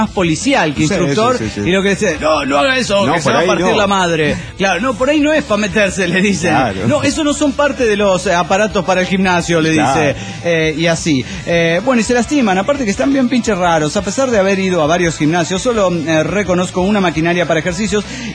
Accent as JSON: {"language": "Spanish", "town": "Caracas", "region": "Capital District", "country": "Venezuela", "said": "de Caracas, Venezuela."}